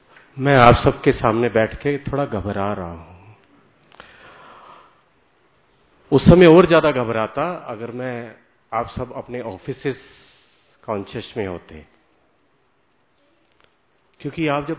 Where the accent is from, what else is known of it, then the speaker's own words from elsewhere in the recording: Delhi, India; आपको पता है मैं दिल्ली से हूं